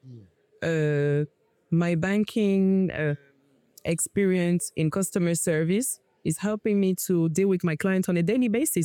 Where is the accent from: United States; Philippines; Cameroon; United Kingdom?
Cameroon; now in Nigeria; I'm not from Nigeria. I'm from Cameroon, but I'm quite connected here.